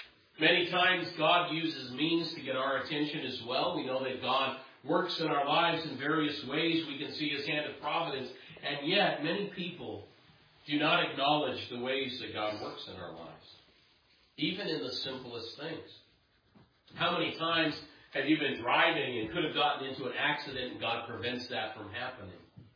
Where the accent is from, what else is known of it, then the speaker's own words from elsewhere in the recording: Idaho, United States; Where I grew up in North Idaho, spring flooding was a common thing.